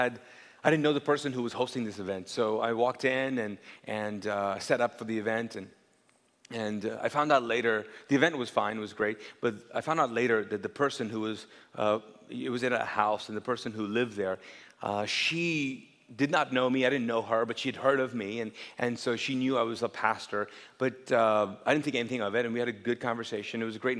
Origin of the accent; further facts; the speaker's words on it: Kuwait; Like Pakistani ex-Muslims who were." Born and raised in Kuwait?